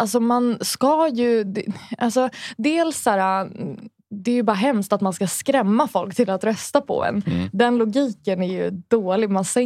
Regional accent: Hallonbergen, Stockholm County, Sweden; Och då var vi i Hallonbergen där jag växte upp.

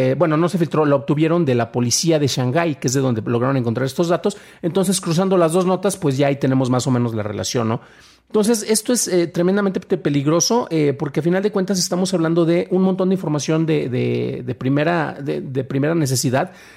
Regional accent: Mexico; no me afecta a mí porque soy mexicano

